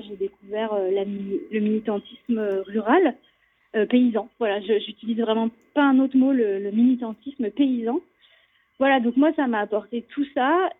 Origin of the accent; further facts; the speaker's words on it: Paris, Île-de-France, France; Je suis une vraie Parisienne. Je suis vraiment née dans Paris intramuros.